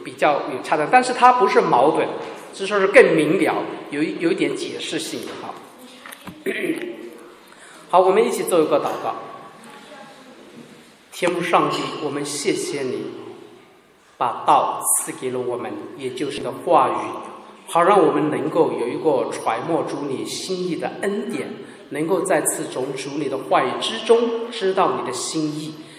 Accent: China; 对我们中国人来说，这个道字大概好像很靠近我们

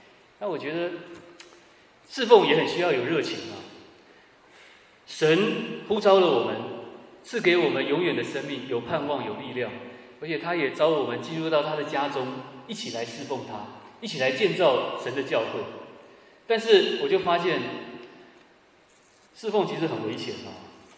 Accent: Taiwan; moved away as an adult; also born or lived in Ulm; now in Frankfurt, Germany; 我是来自台湾，然后我是06年的时候到德国先来读书，在乌尔姆

